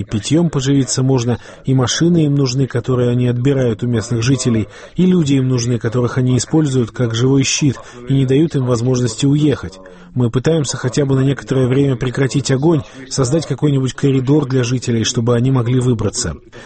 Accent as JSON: {"language": "Russian", "country": "Georgia", "said": "И я не скрываю, что я грузин"}